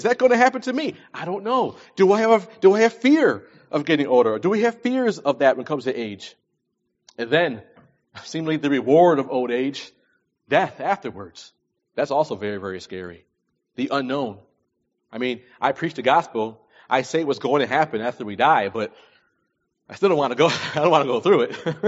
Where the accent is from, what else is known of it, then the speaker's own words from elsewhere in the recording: New York, United States; now in California, United States; I recall when I first came to this state, understand, I'm from New York. We have vast snowstorms.